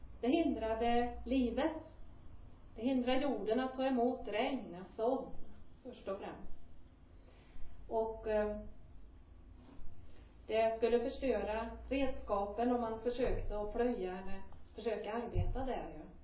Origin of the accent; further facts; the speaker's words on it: Tidaholm, Västra Götaland County, Sweden; Och jag växte upp i Tidaholm.